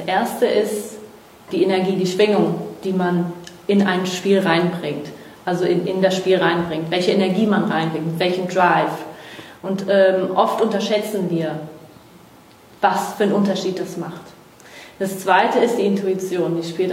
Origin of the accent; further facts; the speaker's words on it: Brazil; also born or lived in Asia; now in Germany; Ja, ich bin Brasilianerin.